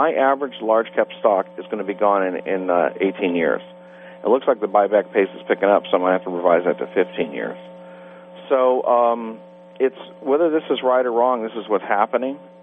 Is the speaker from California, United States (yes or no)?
yes; California, United States; Well, it's pretty simple. I'm from California